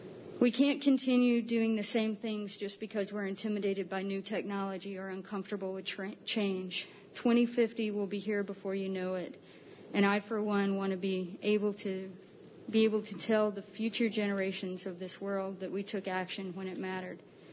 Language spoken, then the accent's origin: English; Dryden, New York, United States; and I'm from Dryden.